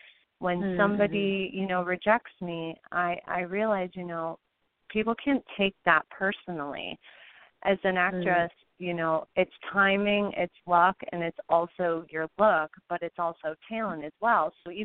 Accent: Buffalo, New York, United States; When I was filming Marshall in Buffalo, my hometown, in the Supreme Court

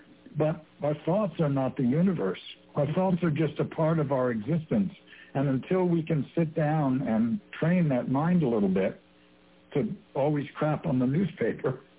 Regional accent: Englewood, United States; I grew up in Englewood for a good part of my

